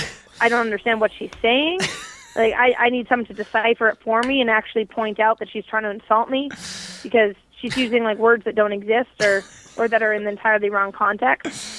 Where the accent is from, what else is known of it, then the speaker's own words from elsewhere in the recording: Canada; Canadians, we are nice. Even if we say nasty things, we're still nice.